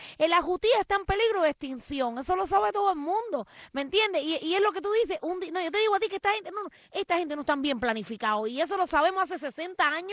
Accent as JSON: {"language": "Spanish", "country": "Cuba", "said": "somos cubanos estabulados"}